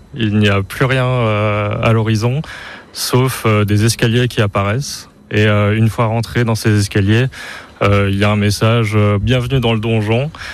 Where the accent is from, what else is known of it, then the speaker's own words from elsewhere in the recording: Tours, Centre-Val de Loire, France; je viens de Tours